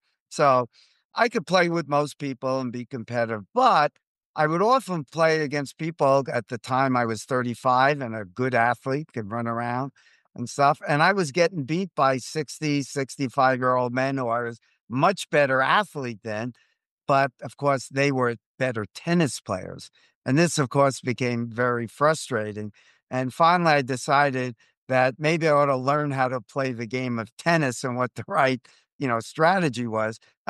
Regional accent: New York City, New York, United States; And this story begins with my background as a kid growing up in New York City.

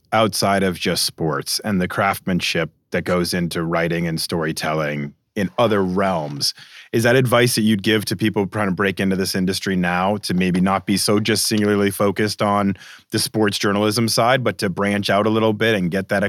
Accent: Boston, Massachusetts, United States; also born or lived in Atlanta / Seattle / Denver; now in Philadelphia, United States; I mean, I grew up in Boston, moved to Atlanta for my first job, moved to Seattle for my second job, moved to Denver, live outside of Philly now.

